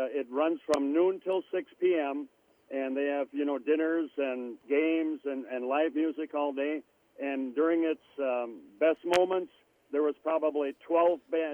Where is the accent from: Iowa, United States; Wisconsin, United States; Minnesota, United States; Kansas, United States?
Minnesota, United States; Bessely; Born and raised in Bessely, Minnesota, a little town.